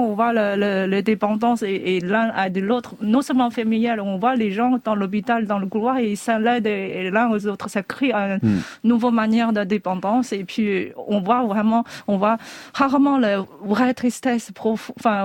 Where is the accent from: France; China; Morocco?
China; je suis une chinoise qui a cette réaction